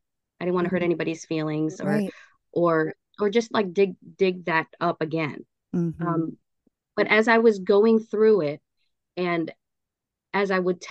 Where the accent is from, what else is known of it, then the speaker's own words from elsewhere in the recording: Chicago, Illinois, United States; moved away; We moved from Chicago, Illinois, to Texas, Houston, Texas. And when my sister and I moved there, it was just the two of us.